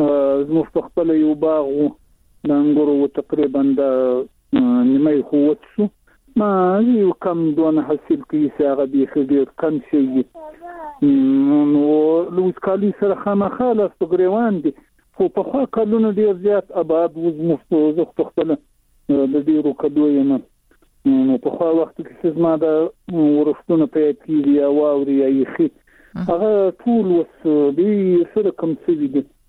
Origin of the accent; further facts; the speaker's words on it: Zabul, Afghanistan; هم د زابل ولایت شاجیل ولسوالی.